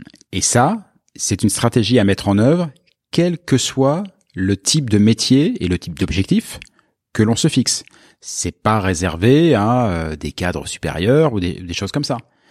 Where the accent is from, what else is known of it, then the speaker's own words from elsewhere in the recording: France; moved away; Ça m'étonne parce que je viens de la France